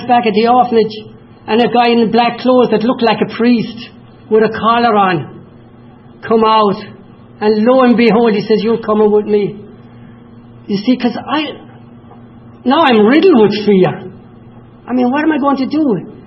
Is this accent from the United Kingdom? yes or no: no; Killaloe, Munster, Ireland; I was born in a place called Killaloe, County Clare.